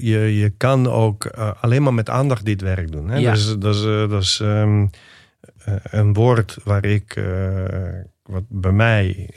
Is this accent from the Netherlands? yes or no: no; Liguria, Italy; ik kom uit Ligurië.